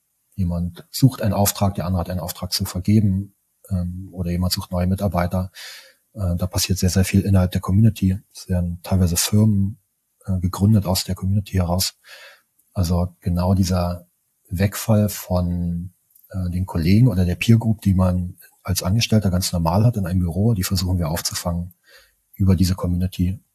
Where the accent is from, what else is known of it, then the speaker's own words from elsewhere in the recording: eastern Germany, Germany; Für mich also ich bin im Osten von Deutschland groß geworden